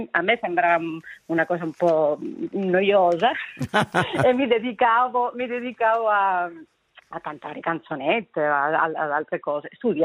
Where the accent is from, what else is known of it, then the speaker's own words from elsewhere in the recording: Las Palmas de Gran Canaria, Canary Islands, Spain; Italian is a second language; La mia città è Las Palmas de Gran Canaria, che è anche la città dove è nato